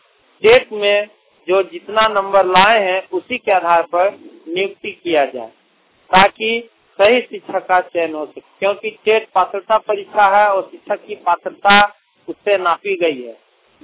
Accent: Giridih, Jharkhand, India; जहाँ हम गिरिडीह ब्लॉक के से बिलोंग करते हैं

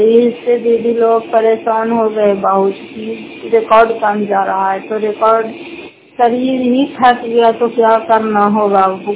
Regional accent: Basepur, Bihar, India; घर बसेपुर जिला नालंदा करापुरा ब्लॉक की निवासी हूँ

